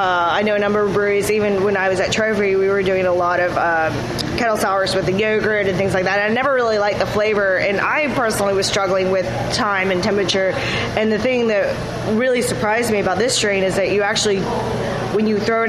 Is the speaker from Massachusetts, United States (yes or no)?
no; Florida, United States; I'm originally from Florida.